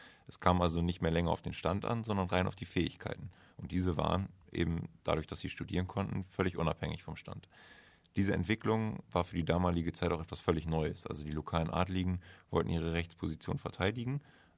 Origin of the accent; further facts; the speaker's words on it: Reppichau, Saxony-Anhalt, Germany; Ja, also ich entstamme einer ländlichen Herkunft, also genauer gesagt komme ich aus Reppichau. Die Ortschaft gehört zu der Gemeinde Osternienburger Land im Landkreis Anhalt-Bitterfeld. Das Ganze liegt in Sachsen-Anhalt.